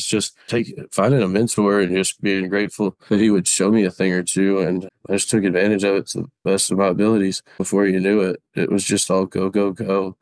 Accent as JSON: {"language": "English", "town": "Colleyville", "region": "Texas", "country": "United States", "tie": "born or raised there", "said": "I actually spent most of my childhood in Colleyville, Texas, a suburb of the Dallas-Fort Worth area"}